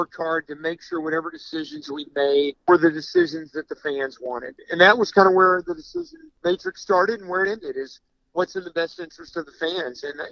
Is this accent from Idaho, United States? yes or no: no; Houston, Texas, United States; I mean, growing up in Houston, I was a big Oilers fan.